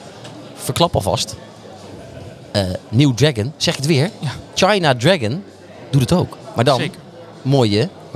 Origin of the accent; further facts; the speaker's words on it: Velp, Gelderland, Netherlands; Ik kom natuurlijk uit Velp.